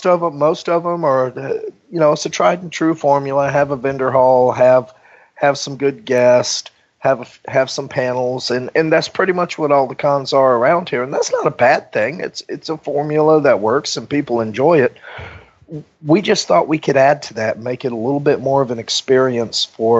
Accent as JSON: {"language": "English", "town": "Pensacola", "region": "Florida", "country": "United States", "tie": "born or raised there", "said": "I grew up in Pensacola, so we went over there."}